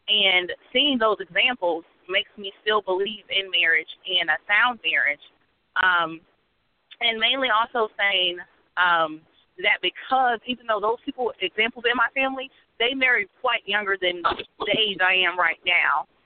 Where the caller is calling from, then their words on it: Columbus, Ohio, United States; I'm calling from Columbus, Ohio.